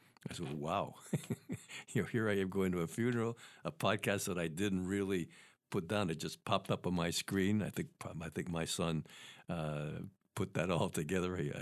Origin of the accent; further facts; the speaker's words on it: Saranac Lake, New York, United States; I grew up in Saranac Lake, the Lake Placid area, the Adirondacks. We were colder than Buffalo.